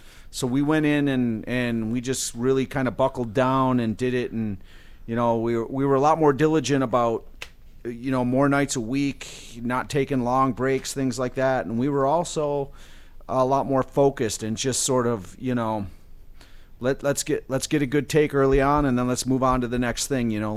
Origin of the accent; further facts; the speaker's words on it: Michigan, United States; This is about a cat that I had when I was a kid, and I grew up in the Upper Peninsula